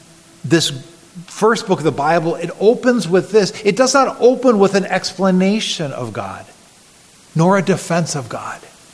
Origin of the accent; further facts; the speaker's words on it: United States; In my home country, the Grand Canyon.